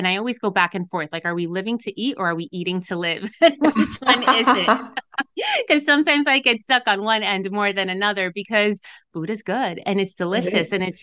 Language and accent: English; Bronx, New York, United States; beginning with being Dominican, with growing up in the Bronx